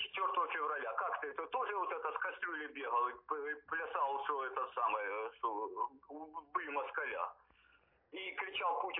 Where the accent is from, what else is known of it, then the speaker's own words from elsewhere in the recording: Kharkiv, Kharkiv Oblast, Ukraine; born there; Родился в Харькове вообще-то.